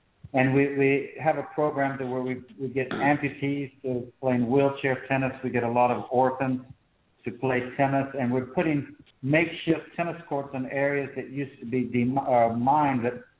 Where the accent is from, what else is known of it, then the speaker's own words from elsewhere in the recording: United States; moved away as an adult; now in Asia; And we grew up in America with this feeling that we could do anything.